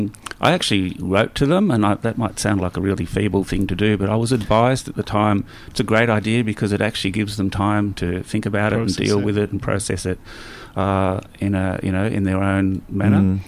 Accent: Wangaratta, Victoria, Australia; Well, I grew up in Wangaratta, as I said, country Victoria, back in the 60s and 70s, so it was a pretty rough place to be.

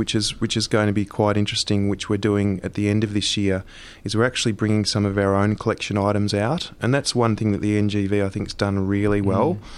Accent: Melbourne, Victoria, Australia; Yes, I'm a Melbourne boy, yep. So I've always been born and bred in Melbourne, eastern suburbs. Went out to school in Ringwood

